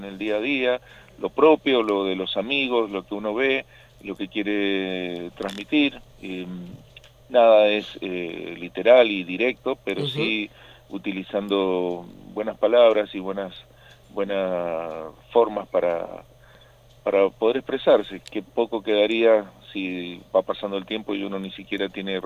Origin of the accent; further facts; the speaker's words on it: Mendoza, Argentina; Bueno, soy de Mendoza, de Ciudad Capital.